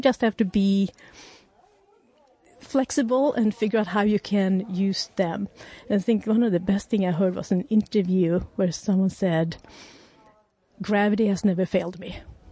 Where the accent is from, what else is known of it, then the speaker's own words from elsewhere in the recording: Sweden; English is a second language; now in United States; I'm from Sweden. And yeah, then moved to the U.S. and I met my husband